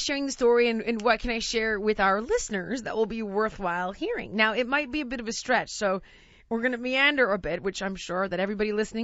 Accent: United States; because that's how I know it as an American.

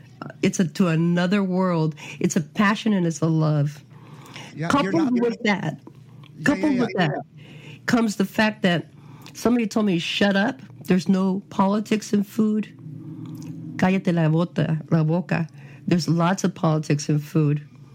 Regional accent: California, United States; I'm a Californian and, you know, San Francisco, when you go out in Castro, you go eat at queer restaurants.

